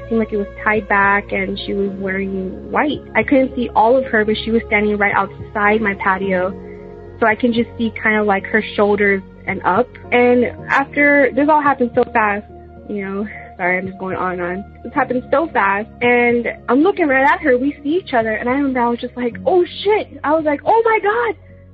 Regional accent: Texas, United States; also born or lived in Japan; now in Boise, United States; I'm calling in from Boise, Idaho. I'm originally from South Texas, and this is my story from when I was in Japan.

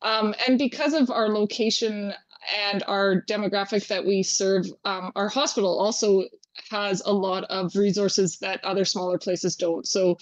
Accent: Smithers, British Columbia, Canada; So I actually grew up in Smithers. But I am very surprised to have wound up back in Smithers at some point.

